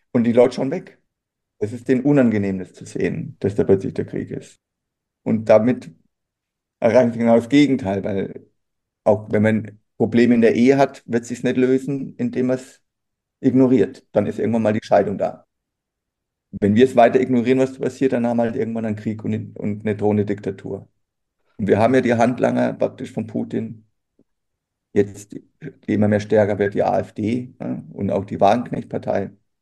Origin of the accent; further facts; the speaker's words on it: Bamberg, Bavaria, Germany; mit dem Zug nach Bamberg, meine Heimatstadt.